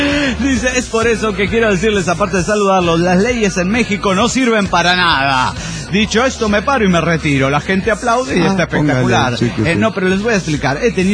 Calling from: Cochabamba, Bolivia; de Cochabamba, Bolivia.

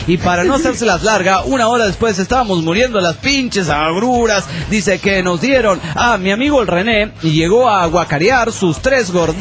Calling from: New York, United States; de New York.

